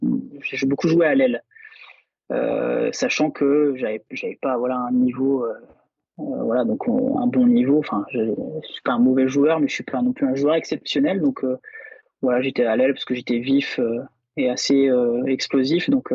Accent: Brittany, France; born there; now in Bordeaux, France; Moi je suis né en Bretagne et là actuellement je suis sur Bordeaux et puis c'est principalement pour le travail que je suis venu dans cette région-là.

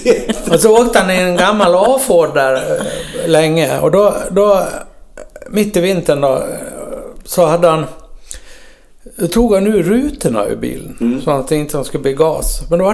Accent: Dalarna County, Sweden; also born or lived in Gothenburg / Falun / Stockholm; som dalkarl så har man aldrig flyttat, man bara borta och jobbar på veckorna.

